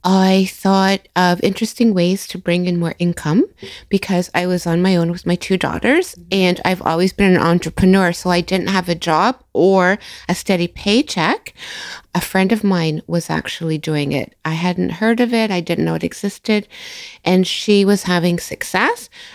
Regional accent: Toronto, Ontario, Canada; Yes, I'm from Toronto. I've been here since the end of February. Life is good back in Toronto.

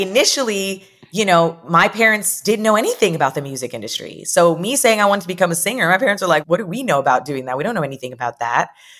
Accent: Canada; having such a rich, supported and celebrated Caribbean heritage growing up in North America or in Canada, where, you know, my parents are immigrants, but everyone around me has an immigrant story. Like, I'm first generation Canadian.

